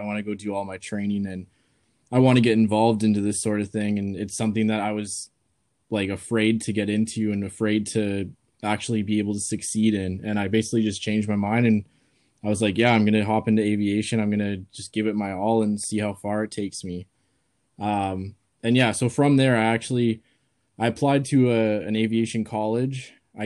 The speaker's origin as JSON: {"language": "English", "town": "Kitchener", "region": "Ontario", "country": "Canada", "said": "I'm from Kitchener, Ontario, Canada."}